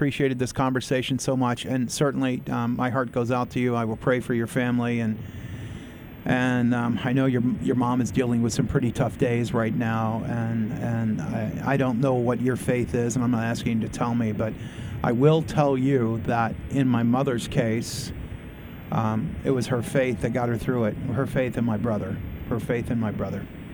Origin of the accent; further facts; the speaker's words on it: Westbrook, Maine, United States; In some cases of these 203 families in my hometown of Westbrook